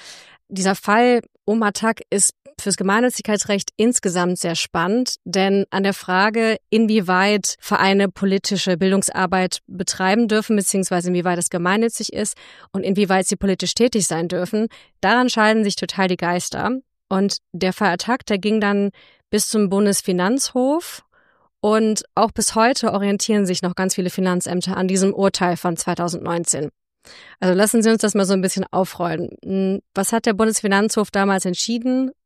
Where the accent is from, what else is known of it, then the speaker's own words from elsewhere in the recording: North Rhine-Westphalia, Germany; Ich komme ja aus Nordrhein-Westfalen, deswegen.